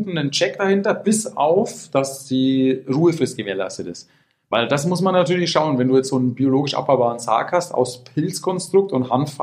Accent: Unterfarnbach, Bavaria, Germany; das ist irgendwie so unser oder mein Bezugspunkt hier, Burgfarnbach, oder wir kommen aus Unterfarnbach

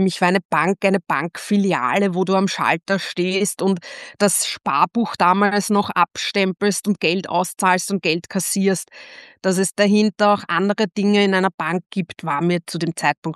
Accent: Vienna, Austria; Also kommen durch geografisch aus Wien, bin mittlerweile Wahlniederösterreicherin

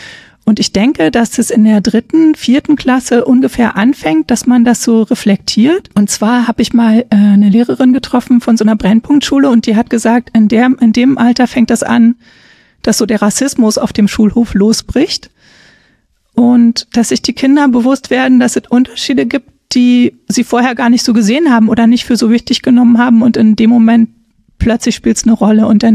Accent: Berlin, Germany; aber ich komme aus Berlin und man hat früher ja viel auf der Straße gespielt

